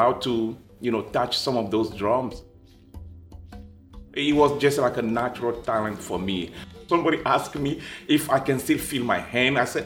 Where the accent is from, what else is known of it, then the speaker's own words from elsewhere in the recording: Lomé, Maritime, Togo; moved away as an adult; now in United States; I was born in Togo, in Lomé, the capital city of Togo. And then I grew up in Lomé, and then I went to school there.